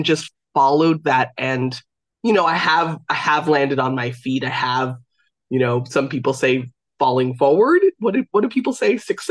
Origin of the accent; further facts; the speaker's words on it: California, United States; now in Ireland; I'm based in Ireland. I grew up in California, and I cannot wait for this event.